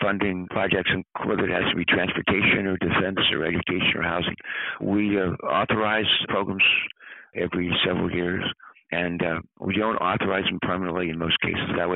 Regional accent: Delaware, United States; I'm a Democrat from Delaware, but we work well together.

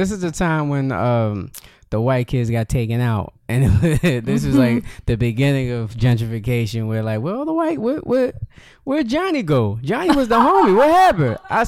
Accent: Yonkers, New York, United States; Yep. Born and raised here.

